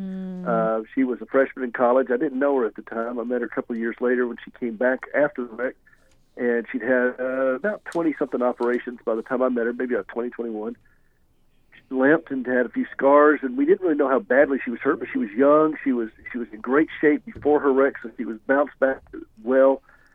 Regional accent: the South, United States; This is how I sound. Mm-hmm. I mean, I am from the South.

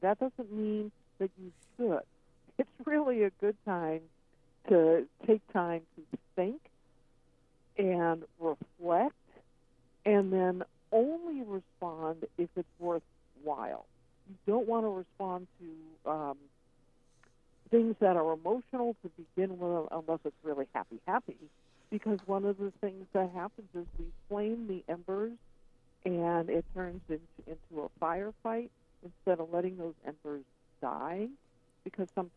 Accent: Boston, Massachusetts, United States; Well, I am a person who was very lucky. I'm an Easterner. And I grew up in Boston, and I had a grandmother and a pair of parents who were superb listeners

